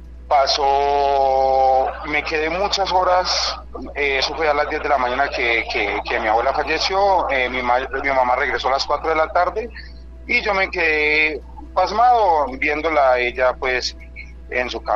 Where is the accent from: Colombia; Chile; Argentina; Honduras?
Colombia; now in Mexico City, Mexico; Desde aquí, desde la Ciudad de México, pero soy colombiano.